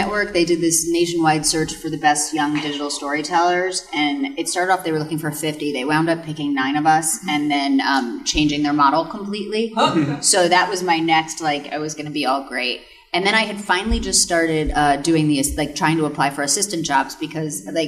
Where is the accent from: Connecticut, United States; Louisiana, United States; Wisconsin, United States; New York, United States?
Connecticut, United States; And I'm from Connecticut, from just across the Long Island Sound. So, like, I, you know, grew up around there.